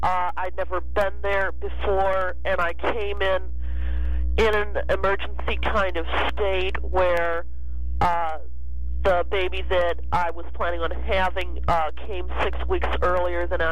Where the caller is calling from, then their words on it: Ventura, California, United States; I'm calling from Ventura, California.